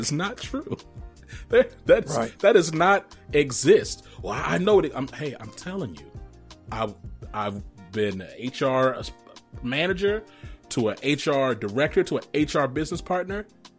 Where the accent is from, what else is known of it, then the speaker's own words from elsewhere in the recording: Rome, Georgia, United States; born there; I don't know if I talk to a lot of Georgia folks. I was born in Rome, Georgia.